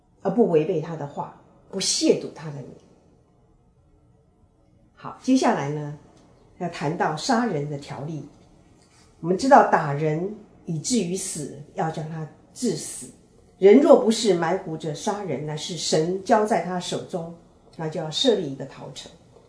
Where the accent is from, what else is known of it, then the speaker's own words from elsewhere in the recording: China; 我常常在讲，我们中国人有一句话是久病床前无孝子